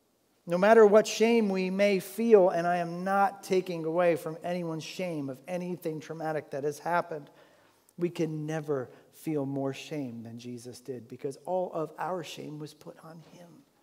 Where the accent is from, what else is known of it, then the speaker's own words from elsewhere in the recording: United States; yeah, I'm from Sussex County. No, you don't want to. I love Sussex County. I'm not ashamed to be from Sussex County.